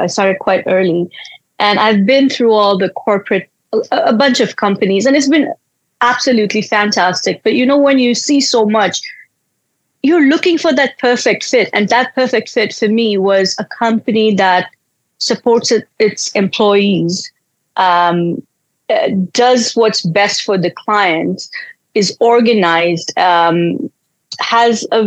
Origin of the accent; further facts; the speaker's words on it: India; moved away as an adult; also born or lived in Africa / Newcastle, United Kingdom / Canada; I was born in India. I was there till I was about 18. And I've also lived in Africa and, of course, UK. I lived in Newcastle and then Canada, of course.